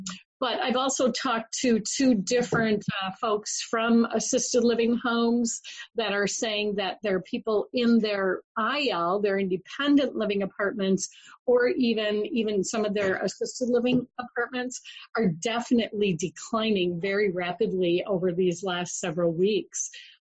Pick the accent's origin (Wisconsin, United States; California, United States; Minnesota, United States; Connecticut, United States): Wisconsin, United States; Appleton; from Appleton, Wisconsin.